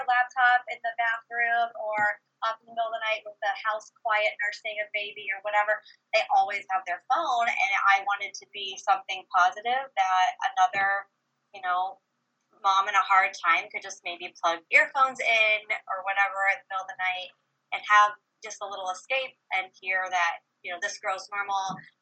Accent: Columbus, Ohio, United States; I got my undergraduate degree in business from Ohio State. I'm a Buckeye. And I was born and raised in Columbus.

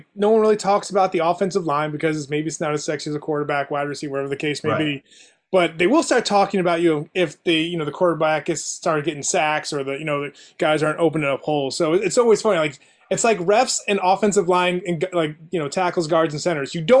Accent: South Bend, Indiana, United States; born there; I was the only one born outside of Buffalo. I was born in South Bend when Joe Montana was playing, right?

